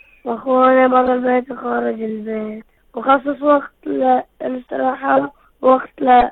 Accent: Bahrain; من البحرين،

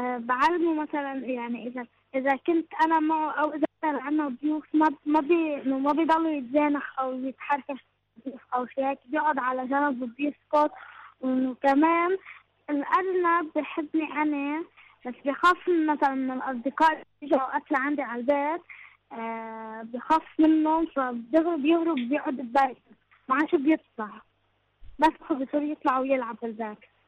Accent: Lebanon; من لبنان.

